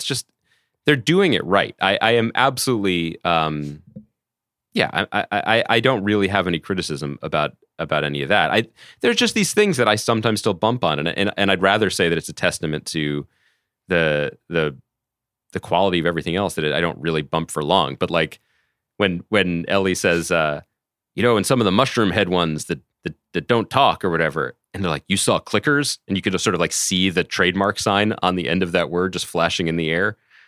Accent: United States; Guys, I'm just an American guy. I like video games and Doritos

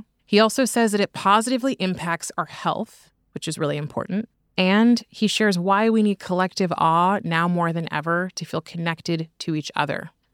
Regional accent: Oakland, California, United States; I'm also from the Bay Area, so I grew up in Oakland.

